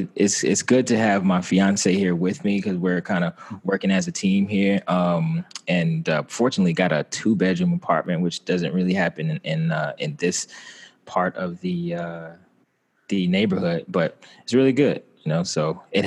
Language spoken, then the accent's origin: English; Atlanta, Georgia, United States; accent: Southern; I grew up in Atlanta, Georgia. That was kind of where we settled down, essentially, Atlanta, Georgia. But my father being in the Army for about 30 years, we moved around a lot too. So yeah, Atlanta's where I got that Southern accent from.